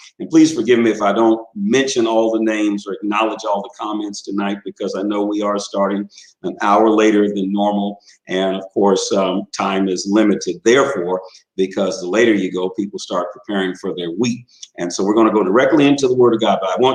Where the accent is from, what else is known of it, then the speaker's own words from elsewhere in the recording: Washington, United States; the first state bishop of my home state of Washington